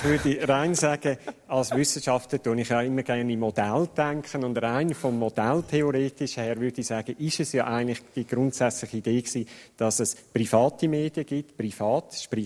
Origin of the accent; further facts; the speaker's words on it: Zurich, Switzerland; Also ich als Zürcher, vom Familiennamen her aus der Ostschweiz, auch als Zürcher, sage ich mal, fände ich das gut